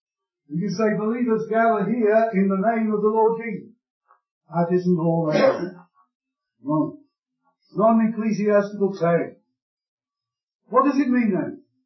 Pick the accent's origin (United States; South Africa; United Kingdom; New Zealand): United Kingdom; Kilmarnock, Scotland; if you had lived in my hometown, Kilmarnock, and you'd been out of work before the recession started